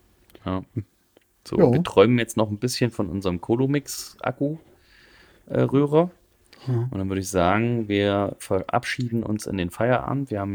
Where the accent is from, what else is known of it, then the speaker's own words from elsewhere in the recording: Hesse, Germany; Ich komme aus Hessen.